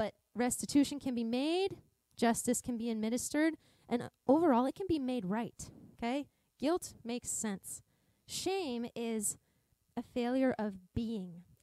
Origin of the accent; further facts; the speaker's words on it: Montana, United States; I grew up in Montana and I was so afraid.